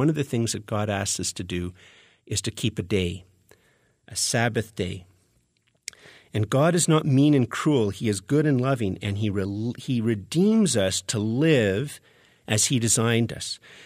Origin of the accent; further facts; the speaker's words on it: Canada; born there; I was born in Canada as a free man, you know.